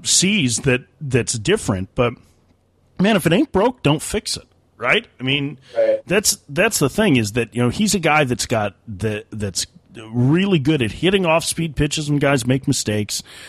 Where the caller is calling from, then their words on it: New Zealand; I'm writing from New Zealand, where baseball has yet to really take off, but where softball and the somewhat comparable game of cricket are both very much a part of growing up and playing sport.